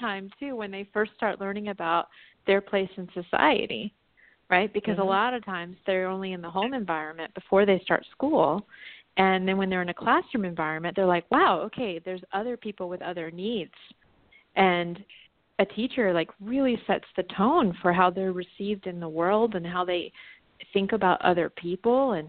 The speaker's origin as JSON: {"language": "English", "region": "Virginia", "country": "United States", "tie": "born or raised there", "said": "I did a book tour in my hometown in Virginia, and I invited her."}